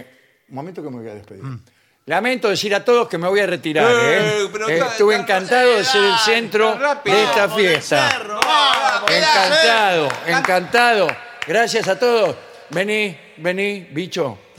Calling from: Cabildo, Buenos Aires Province, Argentina; de Cabildo, en Bahía Blanca. Sí, el pueblo.

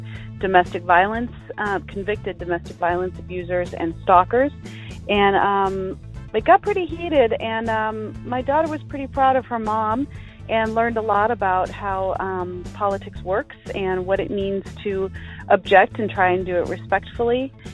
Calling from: Tualatin, Oregon, United States; I'm calling from Tualatin, Oregon, near Portland.

